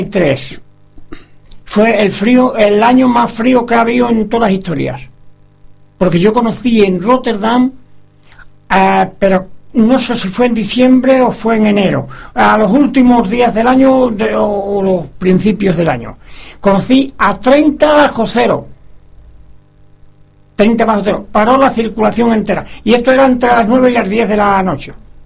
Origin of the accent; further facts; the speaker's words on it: Villar de Plasencia, Extremadura, Spain; also born or lived in Asturias / Netherlands; now in Belgium; Sí, de Villar de Plasencia.